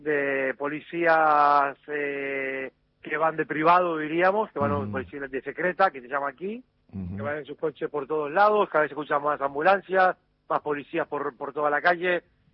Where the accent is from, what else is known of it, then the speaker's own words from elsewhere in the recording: Argentina; moved away; No, argentino, pero llevo ya como 10 años viviendo acá.